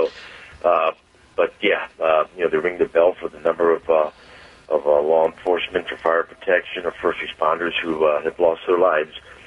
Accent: Missouri, United States; Born and raised in North County and proud.

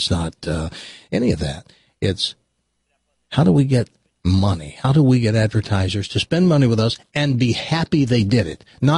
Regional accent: Humboldt, Tennessee, United States; born there; I was born in Humboldt, Tennessee. Google doesn't even know where Humboldt is.

